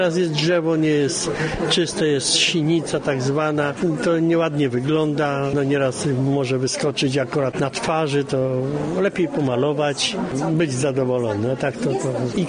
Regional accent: Kutno, Łódź Voivodeship, Poland; To znaczy, my z Kutna należeliśmy, zaczynaliśmy też w muzeum

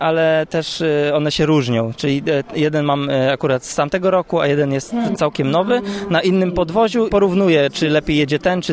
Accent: Bolesławiec, Lower Silesian Voivodeship, Poland; niedaleko Bolesławca, skąd pochodzę

